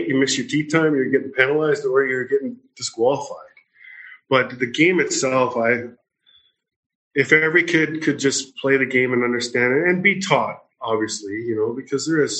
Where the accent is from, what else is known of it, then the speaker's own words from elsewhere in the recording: Fort McMurray, Alberta, Canada; I know growing up in Fort McMurray, obviously my career didn't really take off much after that, but going back and playing events, you know, just the amount of support in that small town